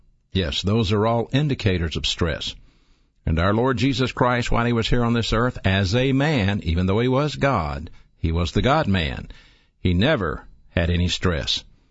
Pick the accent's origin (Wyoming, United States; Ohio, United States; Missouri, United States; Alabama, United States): Alabama, United States; Birmingham; I'm from Birmingham, and if this is your first time to listen to me, welcome aboard.